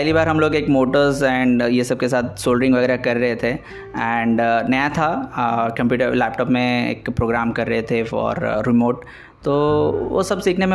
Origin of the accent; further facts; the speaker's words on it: Odisha, India; और मैं ओडिशा से हूँ